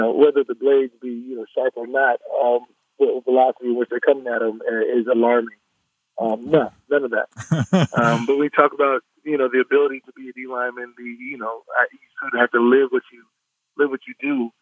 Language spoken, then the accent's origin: English; Arizona, United States; I'm a kid from Arizona, so I'm always in Mexico